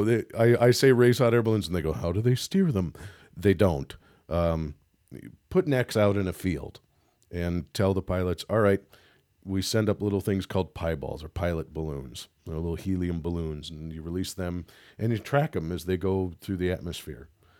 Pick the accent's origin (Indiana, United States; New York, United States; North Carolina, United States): Indiana, United States; Muncie; also born or lived in St. Louis, Missouri; I was born in St. Louis, Missouri. Had a very, very lucky childhood. Went to public school, moved up to a place called Muncie, Indiana, which is where I spent most of my childhood.